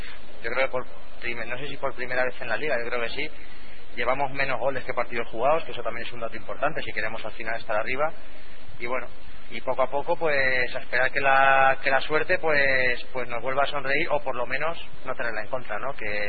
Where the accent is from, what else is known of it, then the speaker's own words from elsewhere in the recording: Aragon, Spain; como buen maño y buen cabezón que dicen que somos